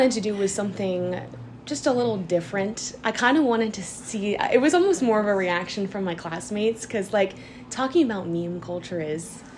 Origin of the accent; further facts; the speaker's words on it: Richmond, Virginia, United States; I'm from Richmond, Virginia, so I'm going back to VCU for all that, and that'll be really fun for me.